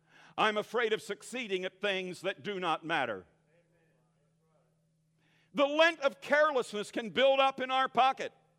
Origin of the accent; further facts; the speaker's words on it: Pennsylvania, United States; And since I'm from Pennsylvania and this is Kansas, I don't know a thing, Brother Goodwin.